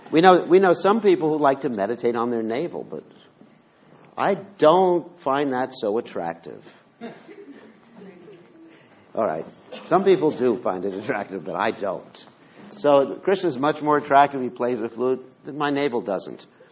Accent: United States; So I'm an American, too.

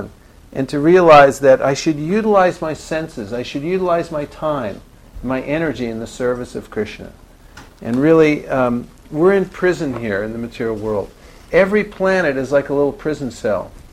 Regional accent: Colorado, United States; I mean, you know, I'm from Colorado. In Colorado, we don't do that kind of thing.

